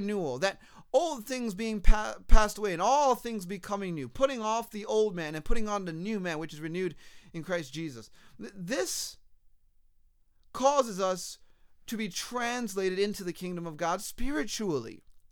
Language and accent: English; United States; I'm an American citizen, you know.